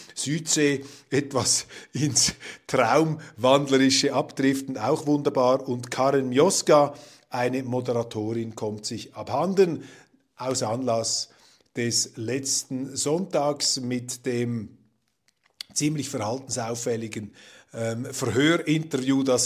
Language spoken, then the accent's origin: German; Switzerland; als Schweizer